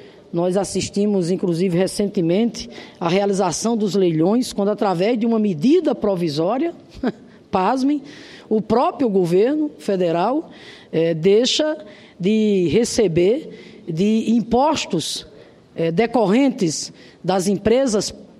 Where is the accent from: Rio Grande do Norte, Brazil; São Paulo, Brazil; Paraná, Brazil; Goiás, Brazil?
Rio Grande do Norte, Brazil; lá do meu estado, Rio Grande do Norte